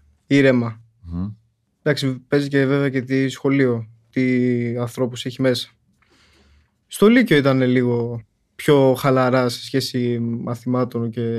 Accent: Athens, Attica, Greece; born there; Στην Αθήνα.

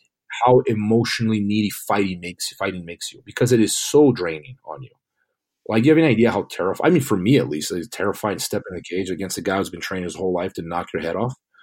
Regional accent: Brazil; English is a second language; now in United States; You know, I grew up in Brazil.

